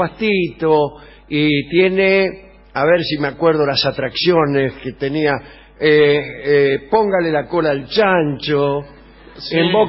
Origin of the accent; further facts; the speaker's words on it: Corrientes, Argentina; accent: Corrientes; Recién llegados de Corrientes. Todavía estoy hablando con un poco de tonada. Sí. Mi clásica tonada correntina.